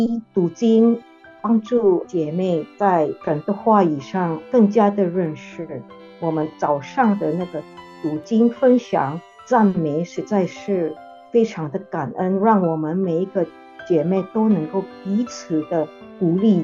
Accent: Philippines; 起初我是从菲律宾来的，所以今年的年初我就回去菲律宾

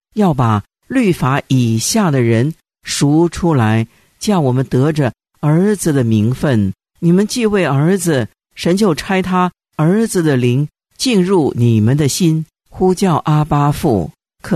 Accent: China

